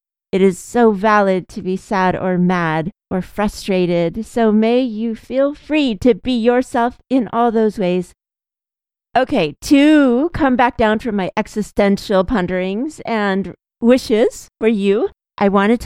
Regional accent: California, United States; I've opened the door so many times just to take pictures since I'm from California and it's still a novelty to me.

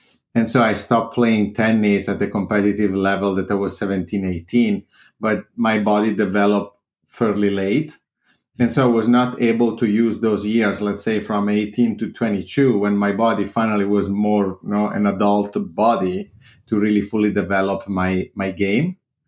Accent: Italy; English is a second language; Born and raised in Italy.

